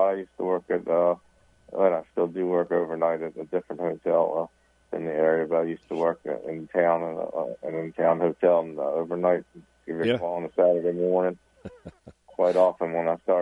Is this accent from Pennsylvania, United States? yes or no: no; Baltimore, Maryland, United States; I'm really from Baltimore, but I took a trip out yesterday.